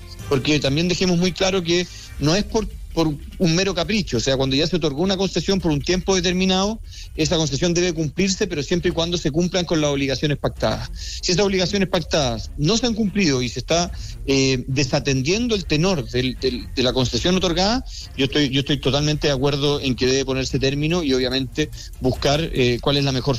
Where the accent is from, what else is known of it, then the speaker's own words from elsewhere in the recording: Maule, Chile; yo soy del Maule, conozco Empedrado